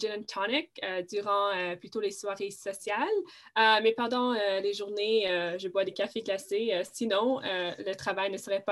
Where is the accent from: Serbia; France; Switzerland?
Serbia; Moi, enfin, je viens de la Serbie et mes grands-parents ont un vignoble dans la région en Croatie